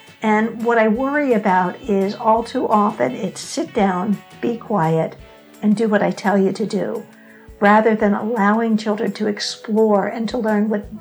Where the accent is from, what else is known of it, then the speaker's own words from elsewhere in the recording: New Jersey, United States; I guess, you know, I grew up in New Jersey. I went to school in Ohio.